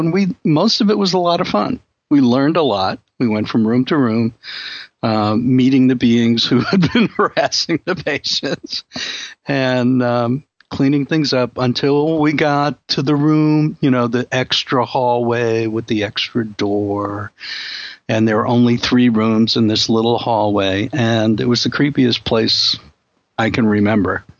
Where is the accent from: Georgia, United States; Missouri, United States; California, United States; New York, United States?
New York, United States; Brooklyn; I can't say I grew up in Brooklyn because I've never grown up, but when I was a kid in Brooklyn